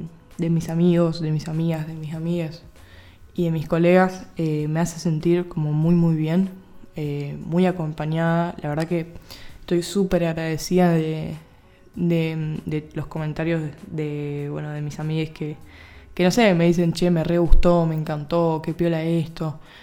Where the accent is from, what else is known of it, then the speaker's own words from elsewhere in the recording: Rosario, Santa Fe, Argentina; born there; yo nací en Rosario, Santa Fe, Argentina.